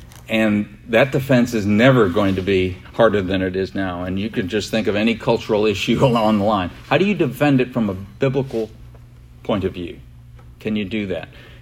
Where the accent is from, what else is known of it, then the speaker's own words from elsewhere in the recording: New York, United States; I'm from New York, so ran around with a lot of Italians